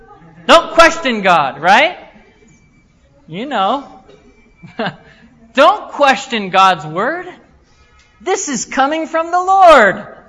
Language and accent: English; United States; In fact, when I tell people I come from America, they usually don't believe me.